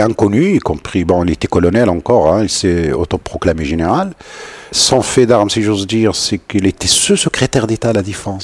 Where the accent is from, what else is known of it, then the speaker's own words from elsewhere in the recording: Morocco; ce qui est intéressant dans cette histoire, c'est le contexte chez nous au Maroc